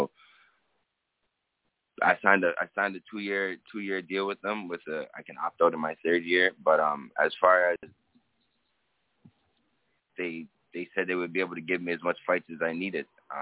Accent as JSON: {"language": "English", "country": "Canada", "tie": "born or raised there", "said": "Yeah, I live in Canada. I'm born and raised in Canada, and like, as far as moving around, I'm able to go."}